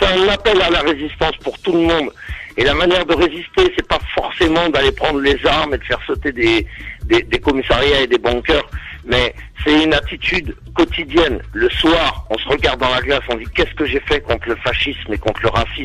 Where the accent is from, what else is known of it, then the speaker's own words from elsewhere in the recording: France; Et pour eux, en tant que Français, j'étais le drapeau bleu-blanc-rouge.